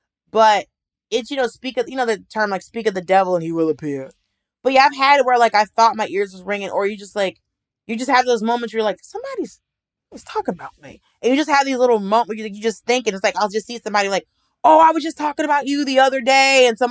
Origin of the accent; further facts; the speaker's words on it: Atlanta, Georgia, United States; also born or lived in Miami, United States; But it's also, I grew up in Atlanta and Miami.